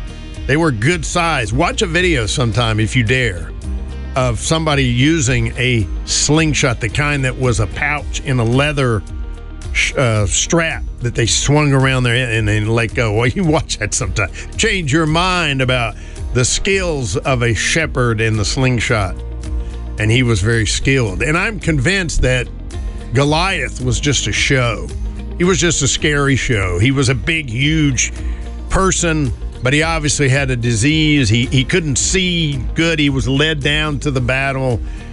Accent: North Carolina, United States; You know I'm from North Carolina

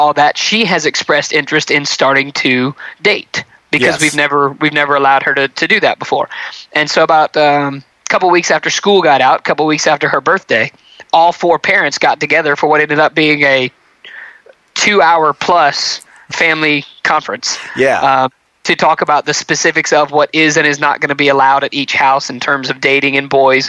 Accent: Anniston, Alabama, United States; I grew up actually in the town that we live in. It's a small town in Alabama called Anniston.

